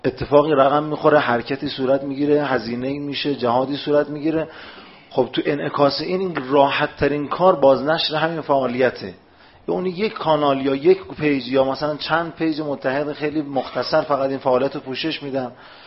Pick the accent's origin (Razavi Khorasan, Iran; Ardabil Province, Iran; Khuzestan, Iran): Khuzestan, Iran; بنده بچه خوزستان هستم و از نزدیک بسیار از این مسائل رو شاهد بودم